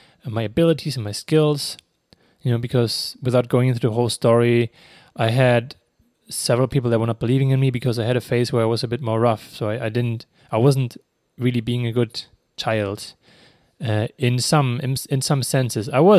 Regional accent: Germany; I mean, we have the same though in Germany. So I'm from Germany.

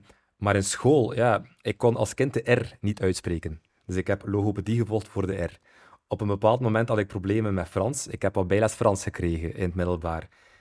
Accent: West Flanders, Belgium; Ik ben opgegroeid in Zuidwest-Vlaanderen, waar het motto vooral is, blijf doorwerken, ook al als je mentaal niet zo goed voelt.

